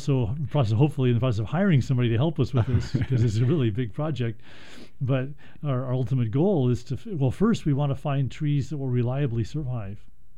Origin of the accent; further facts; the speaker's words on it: Portland, Oregon, United States; Yeah, you know, and I remember growing up in Northeast Portland where there was one around the block from me